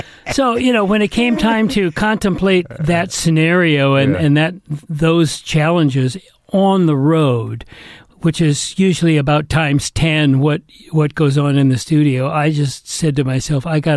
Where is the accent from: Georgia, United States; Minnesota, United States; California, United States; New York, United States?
California, United States; Atherton; I was brought up in Northern California.